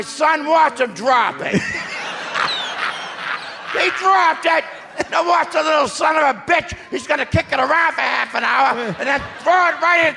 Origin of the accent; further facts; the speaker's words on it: Boston, Massachusetts, United States; I mentioned I'm from Boston.